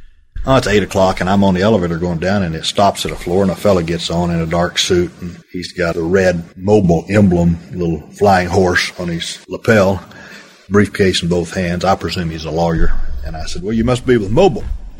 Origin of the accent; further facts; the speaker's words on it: Tulsa, Oklahoma, United States; And I said, I'm from Oklahoma. And he looked at me and he says, Tulsa or Oklahoma City? And I says, Tulsa.